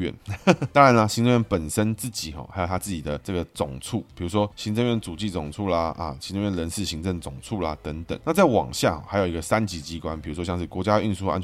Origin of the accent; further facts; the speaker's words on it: Taiwan; 然后说都是我们台湾人的错